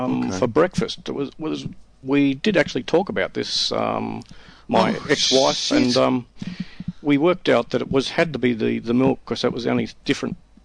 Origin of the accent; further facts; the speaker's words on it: Hobart, Tasmania, Australia; moved away as an adult; now in Sydney, Australia; I was born in Hobart, Tasmania. Spent my early part of my life there. When I was about 22, 23, I moved to Sydney.